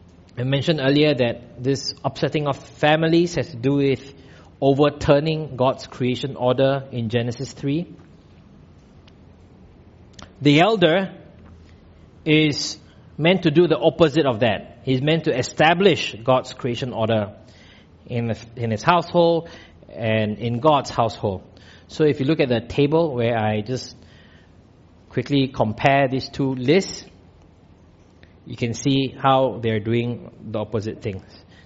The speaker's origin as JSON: {"language": "English", "country": "Malaysia", "said": "Look, as a Malaysian Chinese, we generally do not have a deep sense of rootedness in the country."}